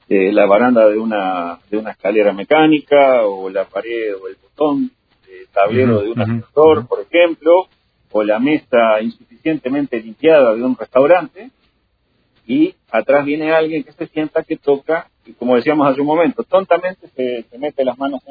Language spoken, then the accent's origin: Spanish; Uruguay; que no solo somos los uruguayos, está pasando en todos lados